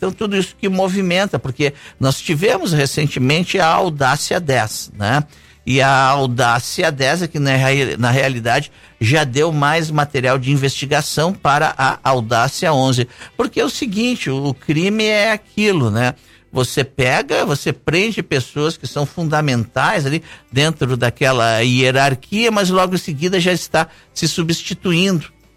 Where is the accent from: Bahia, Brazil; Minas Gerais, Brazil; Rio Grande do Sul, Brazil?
Rio Grande do Sul, Brazil; now in Porto Velho, Brazil; Eu sou do Rio Grande do Sul, né? Eu moro aqui há 38 anos, em Porto Velho, e já passei bastante frio no sul.